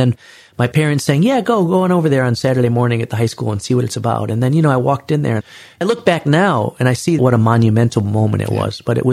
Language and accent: English; Illinois, United States; Growing up in the Chicago suburbs, of course, we played football, basketball, baseball.